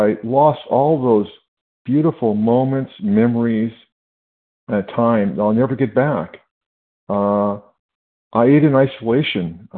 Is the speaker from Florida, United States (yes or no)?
no; California, United States; I'm from California.